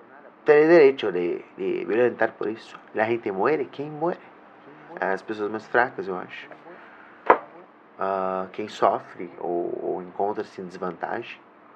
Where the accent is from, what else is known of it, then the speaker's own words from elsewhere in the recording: South Region, Brazil; Não sou mexicano, argentino, nem tampouco de Chile. Eu sou brasileiro. Da parte bem de baixo, do sul.